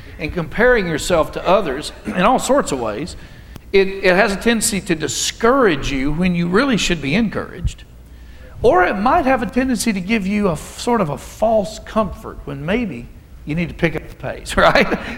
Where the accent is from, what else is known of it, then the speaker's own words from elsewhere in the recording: Alabama, United States; You know, I'm from Alabama.